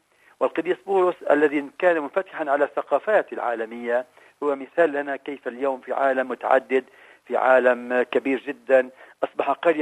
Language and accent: Arabic; Lebanon; عندنا في لبنان وسوريا